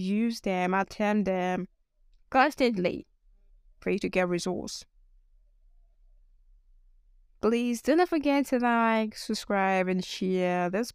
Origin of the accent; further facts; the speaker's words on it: Nigeria; accent: Nigerian; Yes, I'm a Nigerian and my accent needs to sound like a Nigerian accent. Take it a little bit. Brought to Nigeria and made in Nigeria.